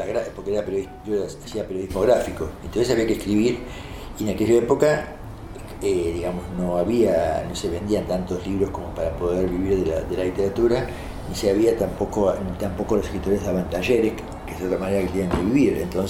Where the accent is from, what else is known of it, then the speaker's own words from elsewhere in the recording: Argentina; una de las cosas que hice como argentino